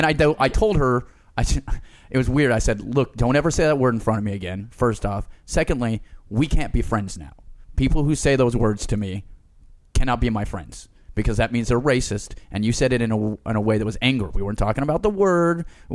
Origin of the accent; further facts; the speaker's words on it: New Mexico, United States; Mexicans jump me. I grew up in New Mexico.